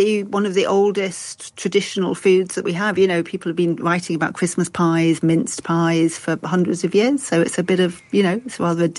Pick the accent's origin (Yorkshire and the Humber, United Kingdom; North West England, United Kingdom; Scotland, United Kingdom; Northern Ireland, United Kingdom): Yorkshire and the Humber, United Kingdom; Leeds; Well, I'm from Leeds, so of course not.